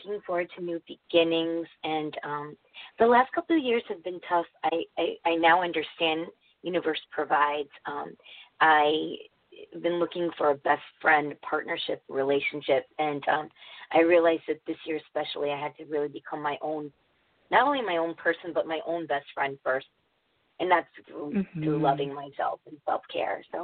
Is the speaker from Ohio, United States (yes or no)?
no; Connecticut, United States; I'm from Connecticut.